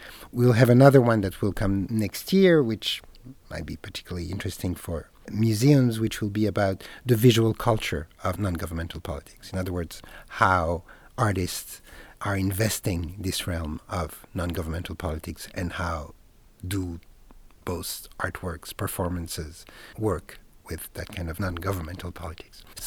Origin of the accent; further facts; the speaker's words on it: Belgium; also born or lived in New York; now in France; I'm from Belgium originally, and then from then I went to New York and I studied there, and then came to France after that.